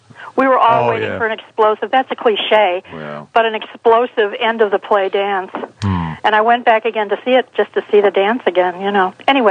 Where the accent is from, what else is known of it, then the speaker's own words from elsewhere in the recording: Ireland; I'm Irish, so I can say this. It's so totally Irish Catholic